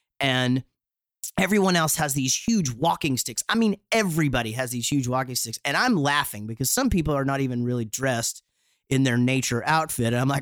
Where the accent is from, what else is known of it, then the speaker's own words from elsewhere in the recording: Wichita Falls, Texas, United States; I'm from Wichita Falls. I just rip them in half.